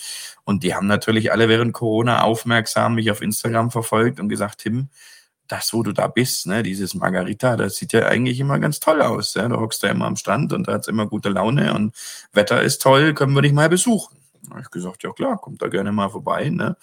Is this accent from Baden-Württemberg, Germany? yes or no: yes; Baden-Württemberg, Germany; Gerade so als Schwabe, wir haben es ja so gerne, scharfe Häuslebauer.